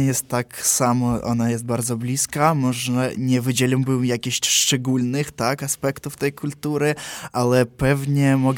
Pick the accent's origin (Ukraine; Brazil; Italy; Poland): Ukraine; Poltava, Poltava Oblast; Polish is a second language; Jestem z Poltawy.